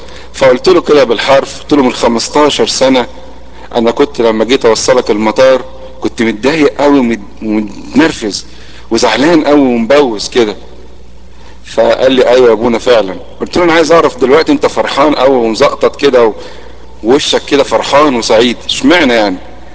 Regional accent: Egypt; الشرطة عندنا في مصر

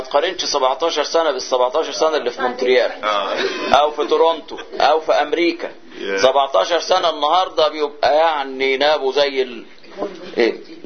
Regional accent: Egypt; كنا دايما عندنا في مصر كانوا يقولوا ايه داري على شمعتك تقيد

